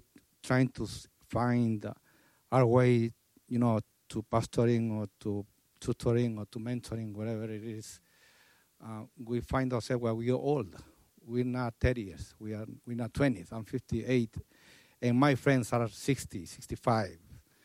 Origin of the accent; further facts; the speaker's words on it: Peru; English is a second language; now in New Jersey, United States; I live in New Jersey, and I'm from Peru.